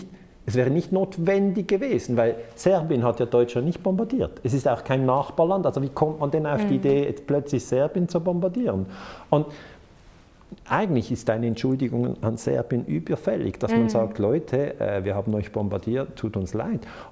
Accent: Switzerland; Ich sage es ja nur als Schweizer.

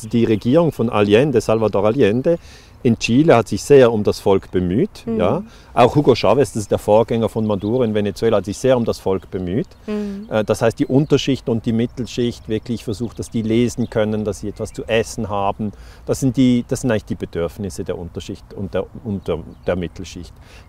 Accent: Basel, Basel-Stadt, Switzerland; Ich bin ja aus der Schweiz, aus Basel.

